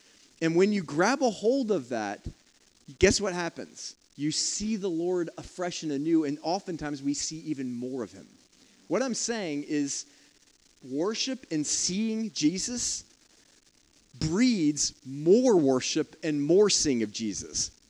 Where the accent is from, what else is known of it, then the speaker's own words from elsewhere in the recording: South Africa; I guess Americans don't say sorted. Where I'm not sorted. I'm sorted. I'm being a South African again. Sometimes it comes out.